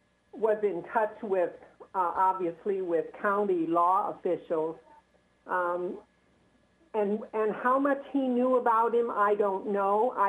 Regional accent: Fairbank, Iowa, United States; now in Twin Cities, United States; I grew up in Fairbank, Iowa.

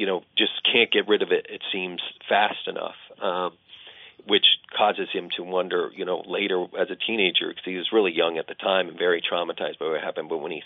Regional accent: Shelburne, Vermont, United States; It's loosely inspired by, you know, I grew up in Shelburne.

